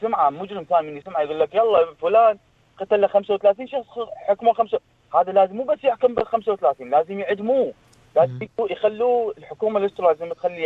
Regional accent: Iraq; now in Australia; إحنا عندنا بالعراق

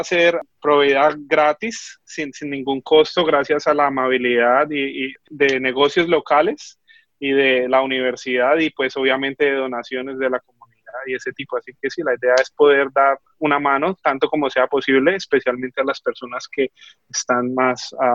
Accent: Colombia; yo como soy colombiano y he estado siempre envuelto con la comunidad latina

